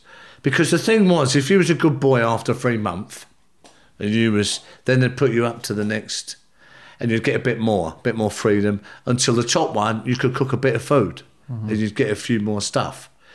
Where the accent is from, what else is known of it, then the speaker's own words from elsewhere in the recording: London, United Kingdom; because I come from the South London